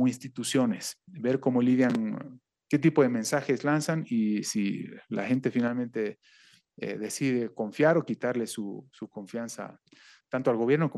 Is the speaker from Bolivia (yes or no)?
yes; Bolivia; entre los principales tenedores de la deuda pública emitida en el exterior de Bolivia somos los propios bolivianos